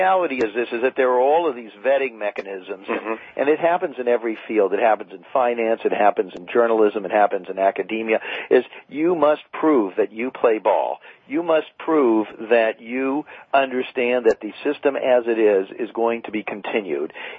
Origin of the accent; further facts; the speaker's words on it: United States; I realized that we Americans don't take enough responsibility, personal responsibility, for what our country does